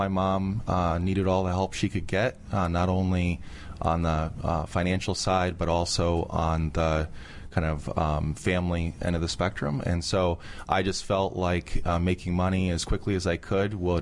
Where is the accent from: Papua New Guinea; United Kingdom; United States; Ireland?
United States; New York; I grew up in the Catskills.